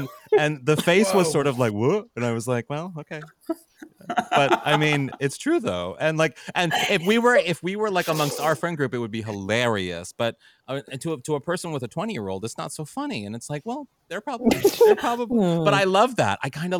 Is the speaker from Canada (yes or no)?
no; St. Louis, Missouri, United States; I'm from St. Louis, and I was home in St. Louis